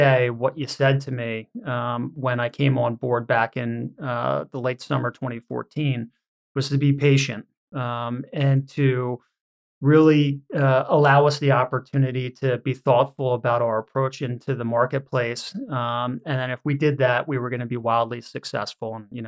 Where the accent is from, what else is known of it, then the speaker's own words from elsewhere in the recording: Pennsylvania, United States; now in New York, United States; I grew up in the Philadelphia area, went to a private school here called Malvern Prep, where I played a lot of different sports